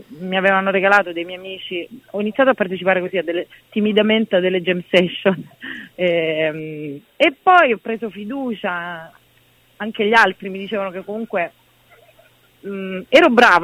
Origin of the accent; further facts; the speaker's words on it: Lecce, Apulia, Italy; perché era a Lecce, appunto, quindi dalle mie parti